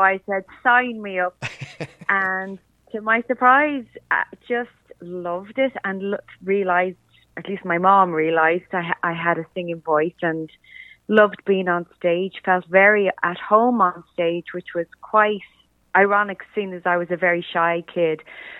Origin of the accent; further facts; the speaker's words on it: Dublin, Leinster, Ireland; I grew up in Ireland, Dublin, Ireland, and started singing from a fairly young age, from about 9 or 10.